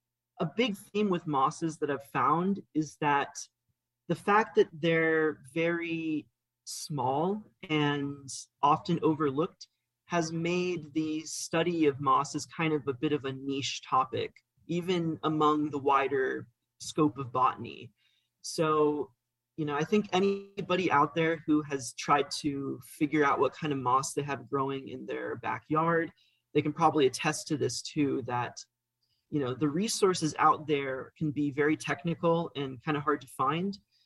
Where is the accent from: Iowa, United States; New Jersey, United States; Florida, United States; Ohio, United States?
Florida, United States; So I grew up in Florida, in North Florida, and my dad was an orchid grower